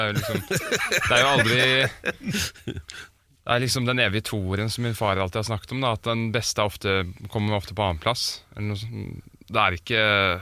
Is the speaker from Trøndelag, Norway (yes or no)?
no; Oslo, Norway; born there; now in Stavern, Norway; Nei, jeg er født i Oslo, men jeg bor i Stavern.